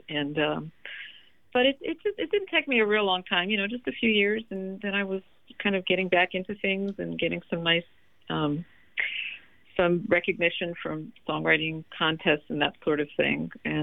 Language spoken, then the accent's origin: English; New York, United States; also born or lived in Long Island / Hong Kong; I was born in New York on Long Island, didn't live there very long. We moved upstate to the lower Hudson Valley. And then when I was a kid, we moved over to Hong Kong for about 3 years.